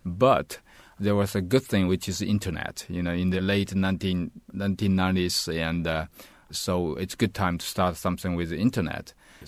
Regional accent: Guilin, Guangxi, China; moved away as an adult; now in Bloomington, United States; So I went back to China during the summertime and registered a company in my hometown, Guilin City

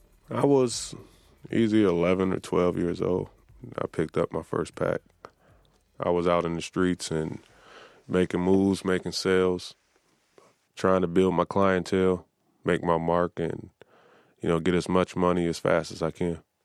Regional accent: Racine, Wisconsin, United States; I grew up in Racine, Wisconsin. You know, everybody was a little hard on for cash, but everyone made ends meet.

